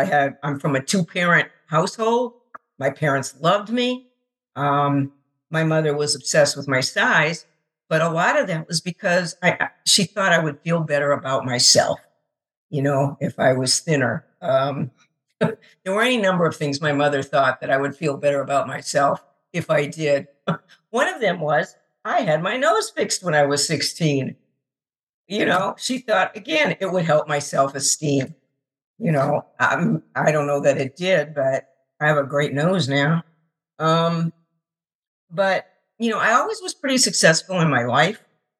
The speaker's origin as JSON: {"language": "English", "town": "Phoenix", "region": "Arizona", "country": "United States", "tie": "born or raised there", "said": "And nothing against the East Coast, but I'm a Westerner. I was brought up in Phoenix, Arizona, and I really missed the West."}